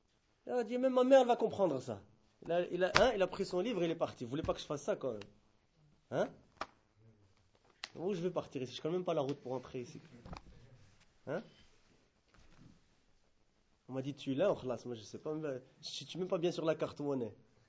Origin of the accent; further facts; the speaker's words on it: Brussels, Brussels-Capital Region, Belgium; Moi, je suis né en Europe, et quoi. Je suis né à Bruxelles, j'ai passé très nombreuses années à Bruxelles, j'ai grandi, j'ai fait toutes mes études à Bruxelles. J'étais pas arabophone.